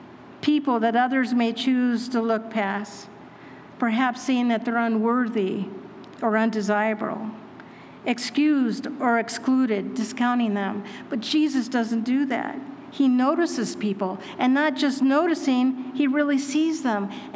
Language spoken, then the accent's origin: English; California, United States; I'm from California.